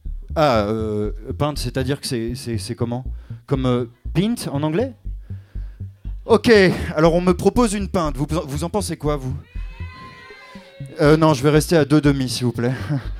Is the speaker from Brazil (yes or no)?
no; Hauts-de-France, France; Et nous, on vient des Hauts-de-France, d'ailleurs.